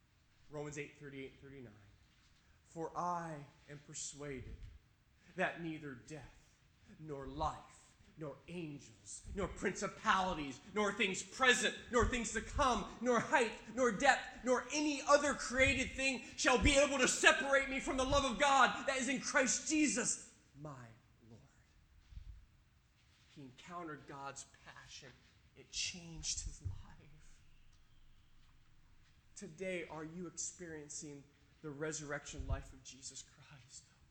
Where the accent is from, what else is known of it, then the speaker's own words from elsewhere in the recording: Valley Station, Kentucky, United States; I'm from Kentucky, from Valley Station, and I can't get out of this cycle of defeat in my life.